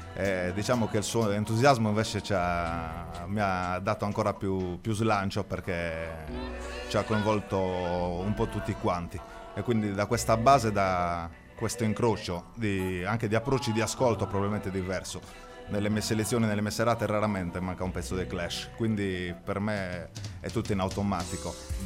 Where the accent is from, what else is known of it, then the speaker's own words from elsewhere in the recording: Sardinia, Italy; studiando a Tonara, un paese della mia zona, sono di Menassardo